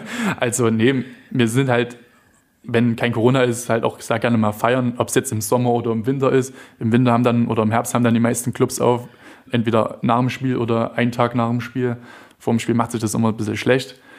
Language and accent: German; Plauen, Saxony, Germany; meine Heimat ist Plauen, wird auch immer meine Heimatstadt bleiben. Also bin gebürtiger Plauner, fühle mich da nach wie vor wohl